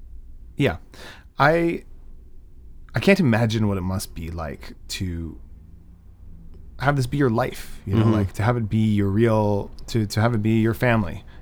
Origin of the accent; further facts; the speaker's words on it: Canada; as a Canadian who's reckoning with reconciliation and the history of Canada's colonial violence here